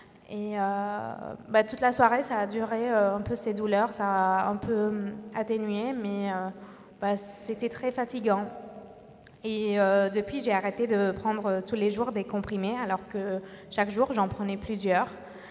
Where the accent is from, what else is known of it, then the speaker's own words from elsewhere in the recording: Aleppo, Aleppo Governorate, Syria; en 96, le père Émilien Tardif est venu chez nous à Alep.